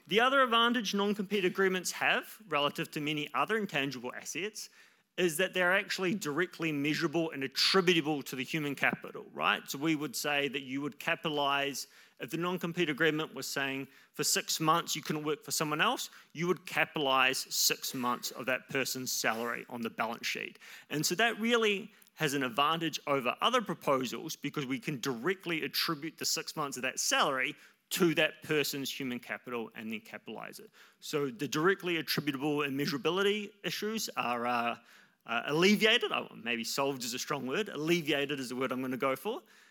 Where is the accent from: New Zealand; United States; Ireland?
New Zealand; I promise you, it's not because I'm a New Zealander for once.